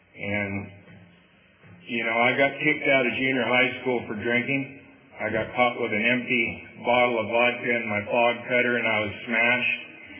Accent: Madera, California, United States; I grew up in Madera. I'm a fourth generation Maderan. I came from a good family

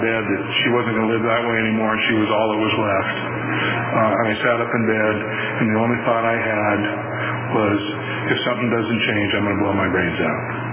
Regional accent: Santa Rosa, California, United States; I grew up in Santa Rosa.

